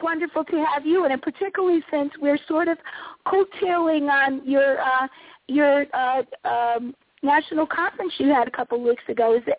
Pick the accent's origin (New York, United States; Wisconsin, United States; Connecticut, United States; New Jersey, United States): Connecticut, United States; from my home state of Connecticut